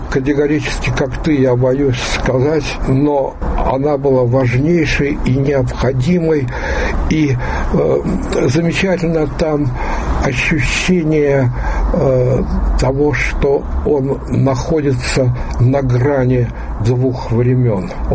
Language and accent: Russian; Moscow, Russia; я до этого москвич, коренной, уже взрослый молодой человек